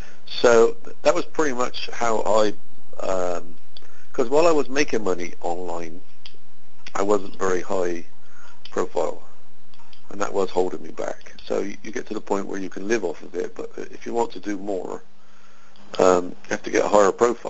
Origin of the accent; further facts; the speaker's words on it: United Kingdom; And I'm ignoring my home country, UK.